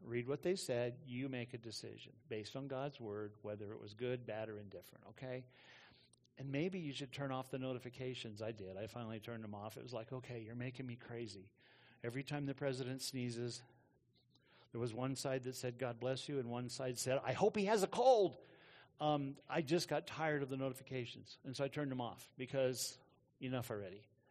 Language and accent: English; United States; So it, to me, as an American, it really doesn't have any great importance, but it has great importance in Mexico.